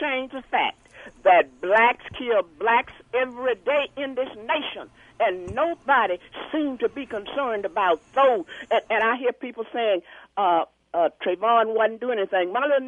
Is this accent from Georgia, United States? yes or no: no; Houston, Texas, United States; Let me relay a story that happened here in Houston, in my hometown.